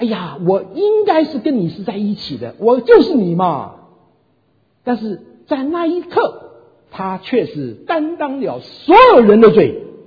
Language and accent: Chinese; China; 果然我们中国人完全就我们从生下来我就晓得这个字怎么发音的